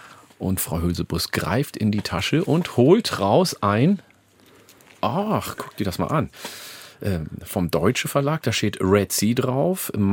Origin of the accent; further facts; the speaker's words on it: Oromia, Ethiopia; now in Germany; Also in meiner Heimat, ja, in Oromia in Ostafrika